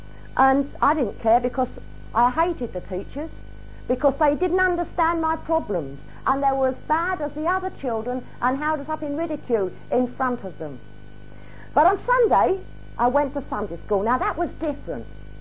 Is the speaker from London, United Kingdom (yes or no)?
yes; London, United Kingdom; born there; accent: Cockney; I was born in the East End of London, so I'm a true Cockney. So if I drop my H's here and there, you'll know the reason why.